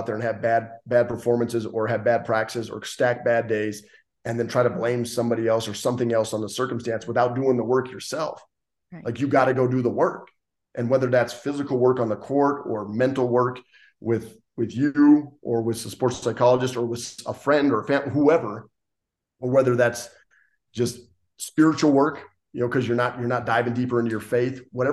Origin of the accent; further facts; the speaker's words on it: Gillette, Wyoming, United States; I'm from Gillette, Wyoming. Sundance, Wyoming is about 45 minutes away.